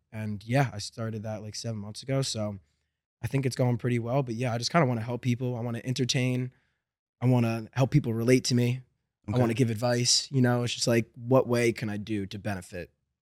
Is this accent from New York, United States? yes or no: yes; Monroe, New York, United States; now in Los Angeles, United States; Monroe, Woodbury, about an hour north of the city.